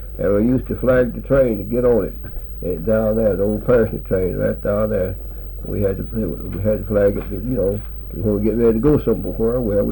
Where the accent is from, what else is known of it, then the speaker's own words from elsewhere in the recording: Hawthorne, Louisiana, United States; Well, I was born right here in Vernon Parish, well, in Hawthorne.